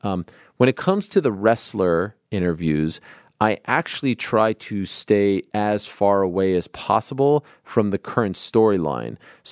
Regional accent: Canada; I grew up in Canada. I grew up watching TSN.

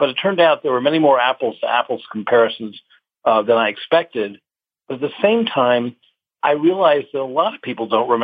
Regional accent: Washington, District of Columbia, United States; I was from Washington. I grew up in Washington.

